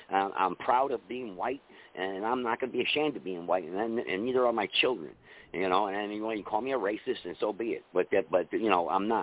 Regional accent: Connecticut, United States; I'm from Connecticut, actually.

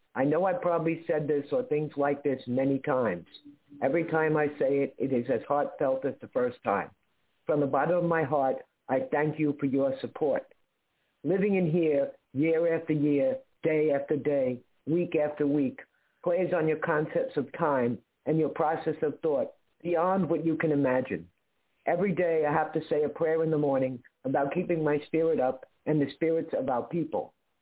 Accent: United States; the United States has kept me locked up because I am an American Indian.

